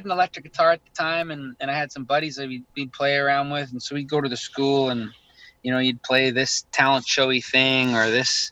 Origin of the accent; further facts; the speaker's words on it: Ontario, Canada; born there; I was born in Ontario, in Canada.